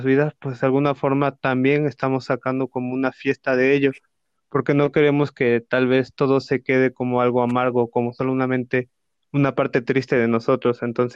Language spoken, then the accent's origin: Spanish; Oaxaca, Mexico; Soy de Oaxaca, de la zona norte.